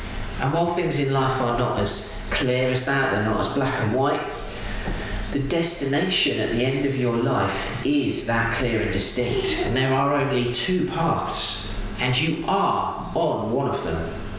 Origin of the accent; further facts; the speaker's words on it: United Kingdom; as British people, I think we're all British, we love a queue.